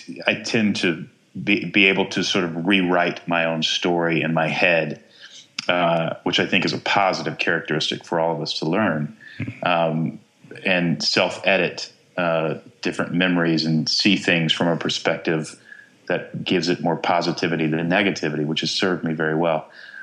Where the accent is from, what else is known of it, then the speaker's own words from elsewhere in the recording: Texas, United States; Growing up in Texas is formative in terms of the pride, the sense of pride that you have